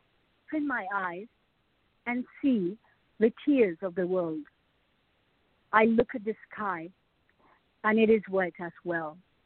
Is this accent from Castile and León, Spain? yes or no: yes; Cozuelos de Fuentidueña, Castile and León, Spain; born there; English is a second language; I am from Spain. I was born in a small city in Segovia, where the aqueduct, the famous aqueduct, is.